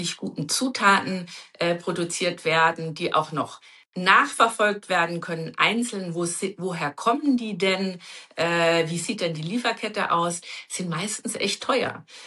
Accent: Bavaria, Germany; Ich bin ja auf dem Land im Dorf aufgewachsen, im Bayerischen Wald.

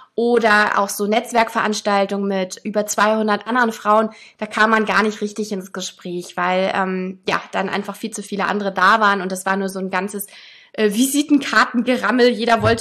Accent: Hamburg, Germany; Sie ist Personalberaterin in Hamburg, meiner Heimatstadt, sehr cool.

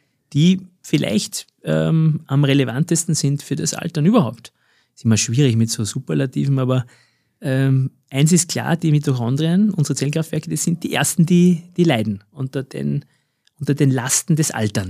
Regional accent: Austria; Als Österreicher kann man zumindest noch sagen, Skifahren mit der Tochter.

